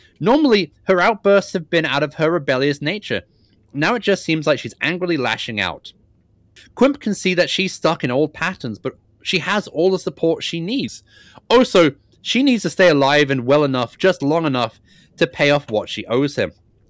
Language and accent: English; United Kingdom; I'm British. I can deal.